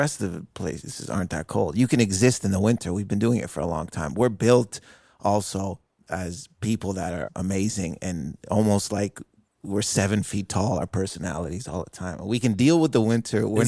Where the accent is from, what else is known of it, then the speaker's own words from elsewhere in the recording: Canada; born there; No, I would say I was born in Canada with Lebanese heritage.